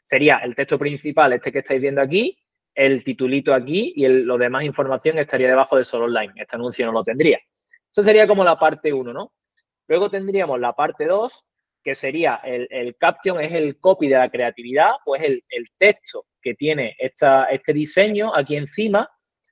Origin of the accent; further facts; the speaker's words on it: Andalusia, Spain; accent: Andalusian; soy andaluz, también por mi acento creo que muy del norte no soy, lo estaréis notando.